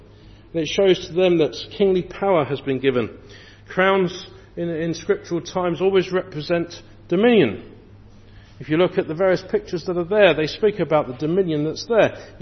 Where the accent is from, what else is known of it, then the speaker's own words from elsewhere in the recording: England, United Kingdom; as an Englishman